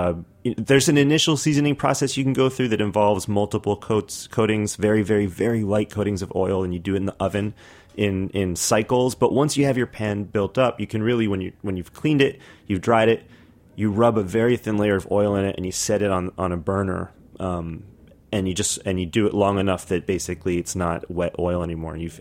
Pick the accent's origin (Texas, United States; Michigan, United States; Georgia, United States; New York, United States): New York, United States; Brooklyn; I'm from Brooklyn. I like it.